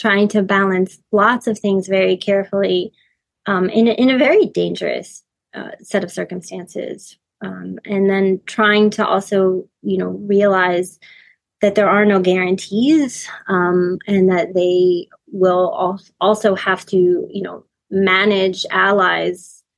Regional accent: United States; I'm also American

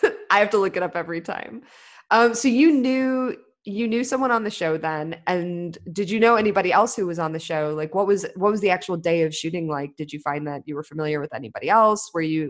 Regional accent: Chicago, Illinois, United States

